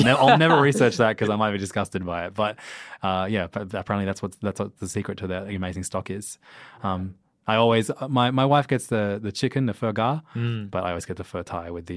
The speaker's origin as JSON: {"language": "English", "town": "Parramatta", "region": "New South Wales", "country": "Australia", "tie": "born or raised there", "said": "My hometown."}